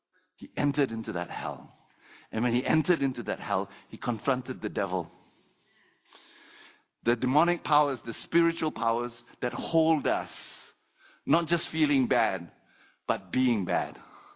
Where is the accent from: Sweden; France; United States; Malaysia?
Malaysia; I come from Malaysia, in which the spiritual realm is quite real.